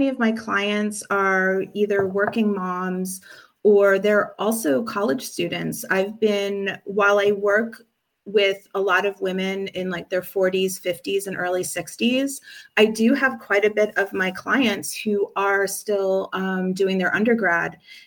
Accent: Florida, United States; Like you said, I am from Florida. I had been living down there for over 20 years.

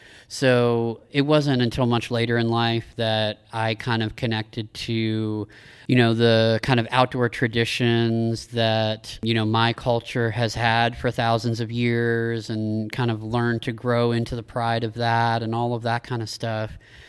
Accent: Appalachia, United States; For me, as I said, I grew up in Appalachia. Being of Appalachia, being Appalachian American, is something that's very central to my identity. You know, I grew up in the mountains

